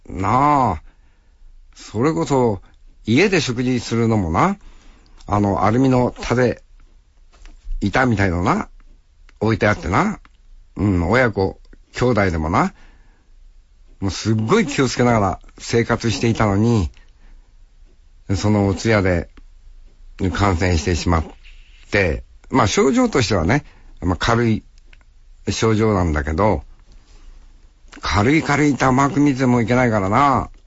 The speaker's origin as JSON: {"language": "Japanese", "region": "Hokkaido", "country": "Japan", "said": "特に俺たち北海道の人間にとってはな、暑くてもよ、海に入るっていう、海が冷たいからよ。"}